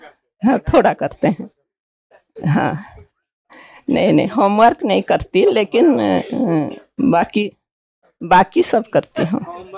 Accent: Bangalore, Karnataka, India; मैं बेंगलोर से हूँ, डॉक्टर रामिया दीदी का स्टूडेंट।

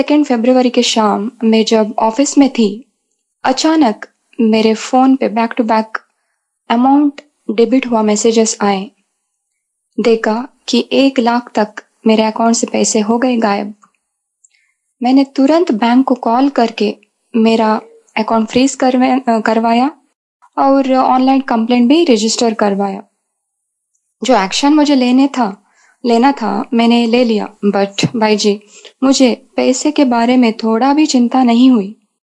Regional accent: Karnataka, India; Hindi is a second language; मैं कर्नाटक से हूँ। मेरी एज है 38

